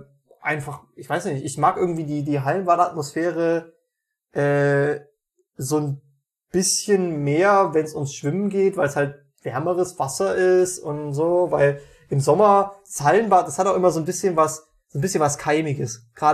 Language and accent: German; Meiningen, Thuringia, Germany; bei uns in Meiningen war es tatsächlich immer so